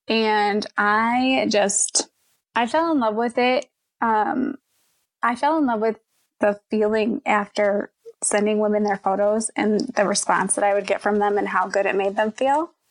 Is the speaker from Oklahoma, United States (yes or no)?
no; Michigan, United States; I'm from Michigan. We moved to Georgia. I worked for a bank as a bank teller. And then, started when we had kids, we moved back to Michigan